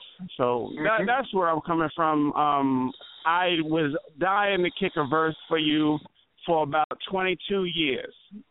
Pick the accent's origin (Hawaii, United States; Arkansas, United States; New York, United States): New York, United States; New York City; And I'm from Southside Jamaica, Queens.